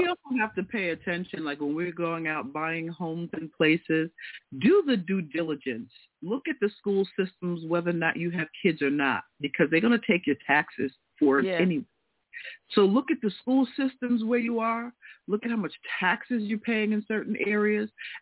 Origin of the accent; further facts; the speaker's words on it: New York, United States; Well, I was raised on the Southern State, so I kind of know it.